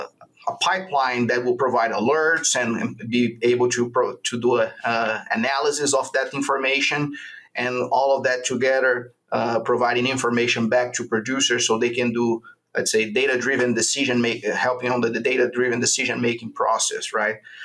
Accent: Brazil; English is a second language; moved away as an adult; now in United States; my background, I'm originally from Brazil, and that's where I did my vet school over there.

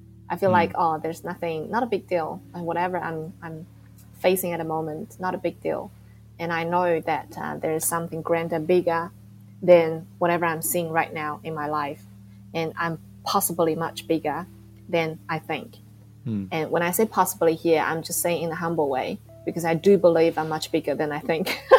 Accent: New Zealand; because I'm from New Zealand.

